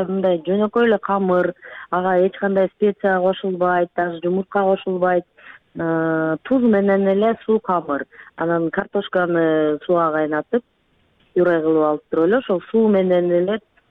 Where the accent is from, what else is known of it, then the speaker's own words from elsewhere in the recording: Osh, Osh Region, Kyrgyzstan; now in Russia; Ошто төрөлүп, ошто чоңоюп өскөм. Атам кызматы боюнча ошо ошто жашап калып, анан ушул майда манты менен чоңойгонбуз да биз. Москвага келип